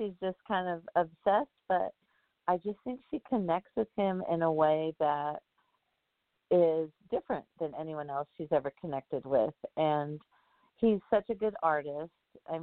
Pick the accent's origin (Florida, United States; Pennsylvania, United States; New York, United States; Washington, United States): Washington, United States; Bellingham; I grew up in Bellingham, and we would always drive along Chuckanut Drive, and you see the water and the forest.